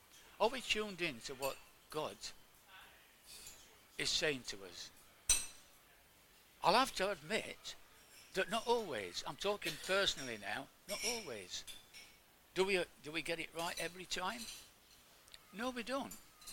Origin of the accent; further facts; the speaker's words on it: Sheffield, Yorkshire and the Humber, United Kingdom; And she started going out with this chap from Sheffield University. That's where I came from